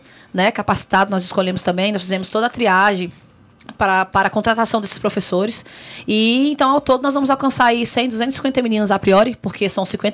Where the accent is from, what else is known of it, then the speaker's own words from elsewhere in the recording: Brazlândia, Federal District, Brazil; Braslândia, que é minha cidade natal